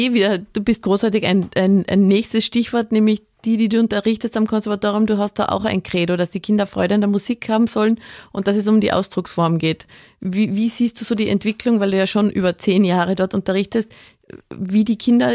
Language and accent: German; Carinthia, Austria; born there; Ich als gebürtige Kärntnerin habe natürlich einen anderen Zugang zu Volksmusik.